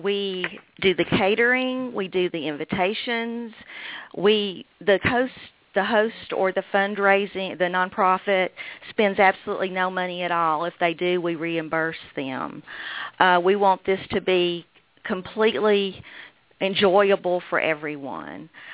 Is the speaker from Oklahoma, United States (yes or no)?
no; Kentucky, United States; accent: Kentucky; also born or lived in Illinois / Dallas; I'm from Kentucky. That's the reason I speak with this accent. I've lived in the Southeast most of my life. We did move to Illinois for 4 years, and then we moved to Dallas from there.